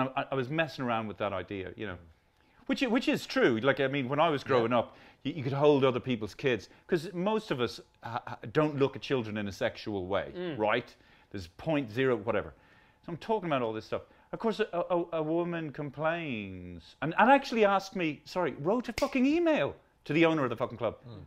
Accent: Ireland; now in London, United Kingdom; as an Irish person coming over to London in the early 80s, and that little flicker in the eye when you were Irish.

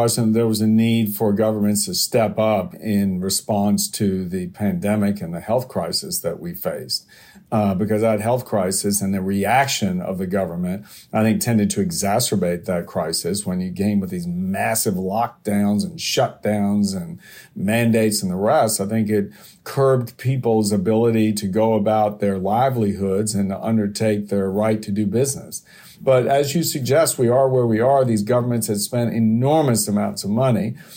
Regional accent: Virginia, United States; and certainly my home state of Virginia recently

